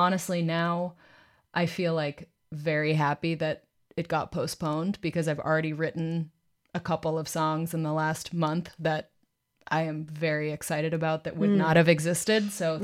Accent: Boston, Massachusetts, United States; But my hometown, Boston, gets a shout out, and so does L.A.

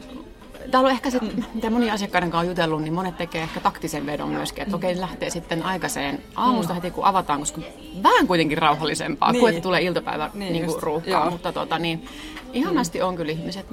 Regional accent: Ostrobothnia, Finland; Mä oon Pohjanmaalta kotosi ja siellä se on tosi niin kuin vielä ollut, on navettakirppikset ja peräkonttikirppikset ja joka aitassa löytyy vähän jonkinnäköistä kirppistä.

